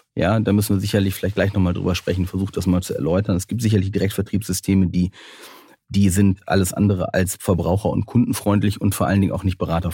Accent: North Rhine-Westphalia, Germany; Ja, ich bin ja auch am Niederrhein groß geworden.

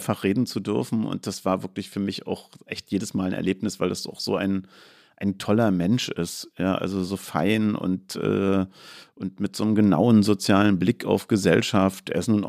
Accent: East Germany, Germany; weil man kriegte ja als Ossi nach dem Mauerfall diese 100 Mark, 100 Mark

